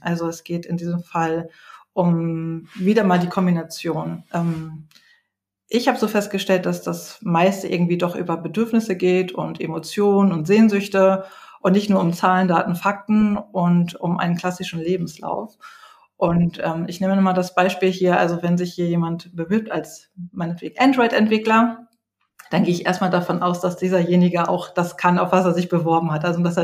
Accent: Hamburg, Germany; ich bin 41 Jahre alt, ich komme ja aus Hamburg, ich arbeite und lebe auf St. Pauli.

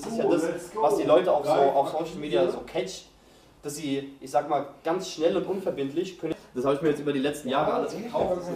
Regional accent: Maintal, Hesse, Germany; ich komme aus Maintal. Ich weiß nicht, sagt dir Maintal was? Ja, ja, ist direkt zwischen Hanau und Frankfurt. Und eigentlich quasi in Fechenheim.

